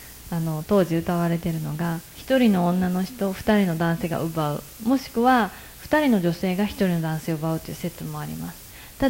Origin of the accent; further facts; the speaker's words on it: Nara, Japan; 私は奈良で生まれて育って